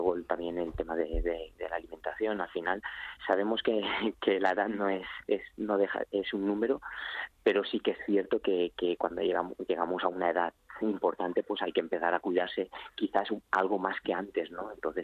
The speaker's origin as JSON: {"language": "Spanish", "town": "Alcoy", "region": "Valencian Community", "country": "Spain", "tie": "born or raised there", "said": "somos de la misma población, somos los dos de Alcoy, y desde bien pequeños tenemos muchísimas áreas en común."}